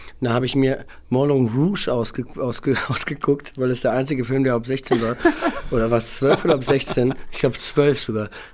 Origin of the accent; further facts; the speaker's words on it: Berlin, Germany; born there; Ich bin geboren, Benjamin Franklin. Genau, ja, ich bin, ja, nach Lichterfelde bin ich, aber es gehört noch zu Steglitz, anders ging es nicht.